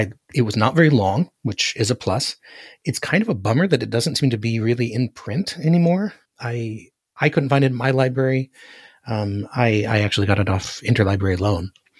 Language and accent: English; Alaska, United States; You know, I'm from Alaska. We didn't have snakes in Alaska.